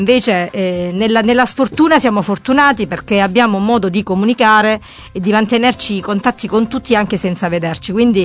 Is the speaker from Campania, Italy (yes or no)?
no; Oria, Apulia, Italy; Tra l'altro sono di Oria, per cui conosciamo benissimo le competizioni tra Oria e Francavilla.